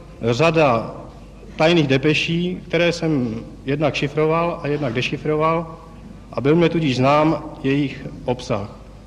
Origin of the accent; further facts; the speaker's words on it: Prague, Czechia; born there; Narodil jsem se v Praze.